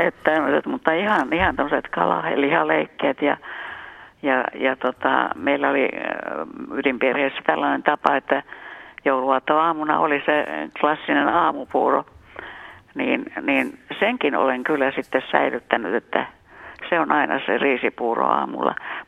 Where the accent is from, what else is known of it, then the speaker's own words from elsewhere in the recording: Satakunta, Finland; koska olen kotoisin itse Satakunnasta